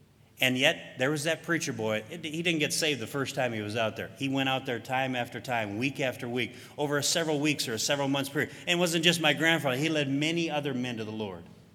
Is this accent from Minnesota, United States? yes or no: yes; Minnesota, United States; Like I said, I grew up in Minnesota, and back in Minnesota's farm country, of course, there was at one time, there's not as many anymore, but at one time there was a lot of country churches.